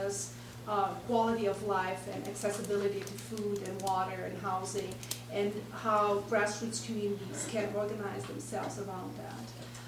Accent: Brazil; now in United States; And I come from Brazil

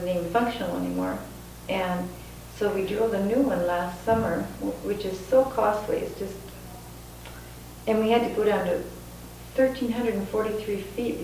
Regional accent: Nebraska, United States; I'm from Nebraska, the Ogallala Aquifer goes to South Dakota.

